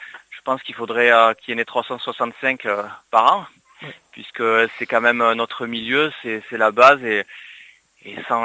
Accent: Gruissan, Occitanie, France; Je suis natif de Grissan et c'est vrai que j'aime parcourir les collines, les bords d'étang pour faire découvrir notre territoire.

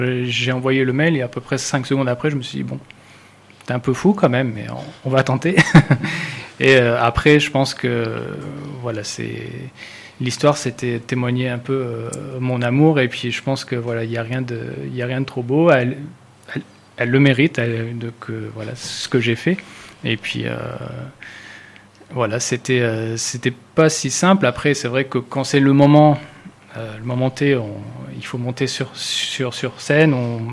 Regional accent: Clermont-Ferrand, Auvergne-Rhône-Alpes, France; il faut savoir que nous on est de Clermont-Ferrand, on est en vacances à Valras

